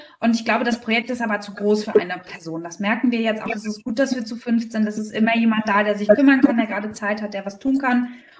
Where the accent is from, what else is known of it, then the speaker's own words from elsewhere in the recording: Berlin, Germany; now in Rostock, Germany; ich bin ja kein gebürtiger Fischkopf, sondern ich komme eigentlich aus Berlin. Aber bin ja 2014 nach Rostock gezogen.